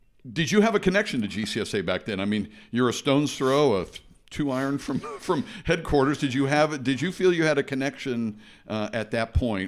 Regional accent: Kansas, United States; I think that Midwestern upbringing is kind of commonplace where you grew up, where I grew up here in Kansas.

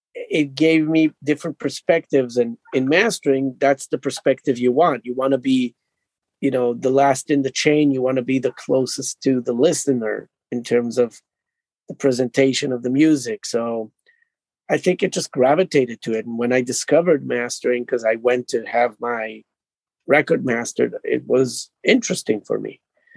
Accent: Israel; moved away as an adult; now in United States; I was born and raised in Israel. And that's where I, you know, lived most of my life. And I've been traveling around a bit, but that was, you know, short times. But I moved to the States when I was in my 30s.

